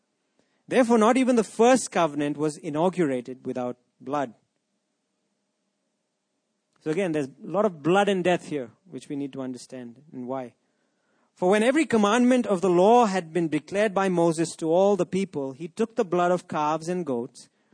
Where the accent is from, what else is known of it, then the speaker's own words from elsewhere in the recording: Pune, Maharashtra, India; Growing up in Pune, it is the husband's job to go and get the meat, right?